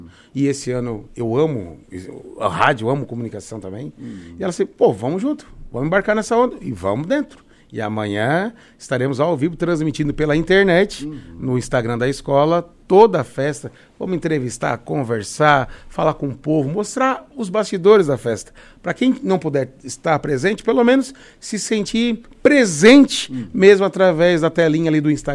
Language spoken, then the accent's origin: Portuguese; Criciúma, Santa Catarina, Brazil; Eu sou natural aqui de Criciúma.